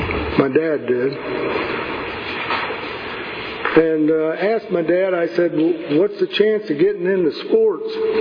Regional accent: Urbandale, Iowa, United States; I was born in Iowa, and I come to live in Urbandale, Iowa. And that's a suburb of Des Moines.

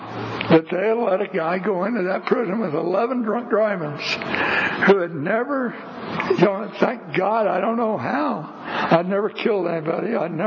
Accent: California, United States; If you haven't figured it out by now, I'm not from here. I'm from Imperial Valley, which is way down south.

